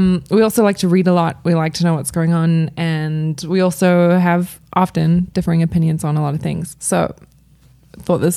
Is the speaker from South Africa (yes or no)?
yes; South Africa; now in United States; So Sam and I grew up in South Africa, both of us, not together, but we each grew up there and then met here in the States